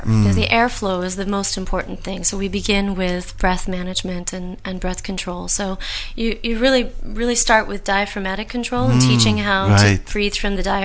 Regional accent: San Diego, California, United States; also born or lived in Boston / New York; now in Los Angeles, United States; No, I grew up in San Diego. I grew up in San Diego, then I went back east to go.

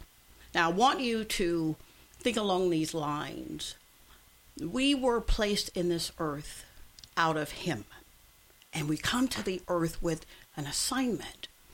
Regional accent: Mississippi, United States; I'm from Mississippi. My grandmother used to make biscuits

